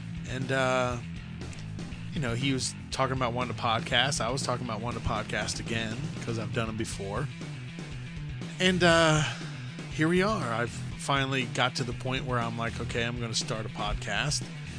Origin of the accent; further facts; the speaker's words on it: Columbus, Ohio, United States; I live on the southeast side, so I grew up right around here.